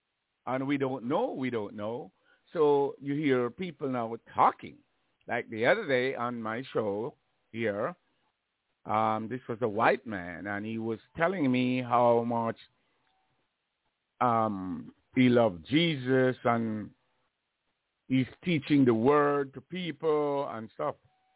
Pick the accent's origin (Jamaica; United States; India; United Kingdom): Jamaica; And, of course, I think of my growing up in Jamaica, and it is all church.